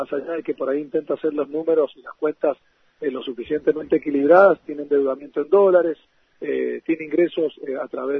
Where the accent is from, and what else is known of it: Argentina